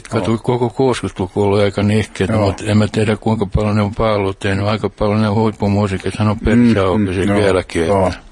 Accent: Porvoo, Uusimaa, Finland; also born or lived in Helsinki; Kun faija lähti Ruotsiin, mä olin 2,5-vuotias, niin mutsi jäi yksinhuoltaja siihen aikaan, oli aika vaikea. Niin se lähetti mut Porvoisen mummuun ja mufan luo.

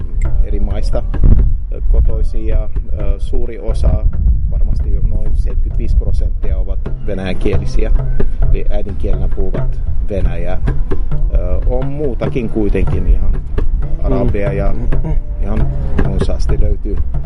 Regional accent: Lebanon; Finnish is a second language; now in Joensuu, Finland; Minä olen Libanonista kotoisin. Joo. Olen asunut Suomessa nyt 22 vuotta jo.

